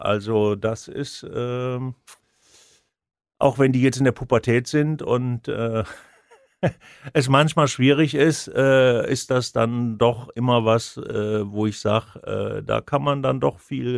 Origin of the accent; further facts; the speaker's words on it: Rhineland, Germany; ich bin ja auch Rheinländer